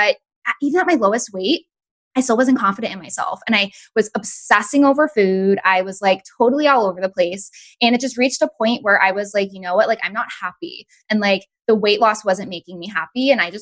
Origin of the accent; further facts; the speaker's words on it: Massachusetts, United States; So I grew up actually in Massachusetts